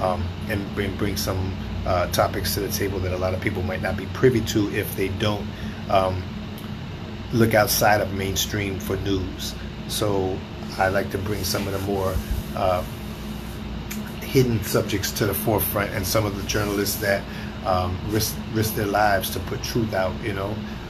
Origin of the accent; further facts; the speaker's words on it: United States; because as an American, you know, we're so used to being in the lap of luxury and having everything at our beck and call.